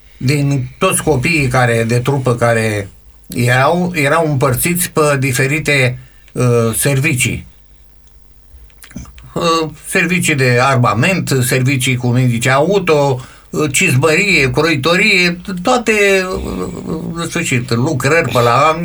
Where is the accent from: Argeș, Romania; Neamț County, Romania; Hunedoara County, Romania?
Neamț County, Romania; Roman; also born or lived in Iași; Sunt născut în orașul Iași. De fel, am locuit în Roman.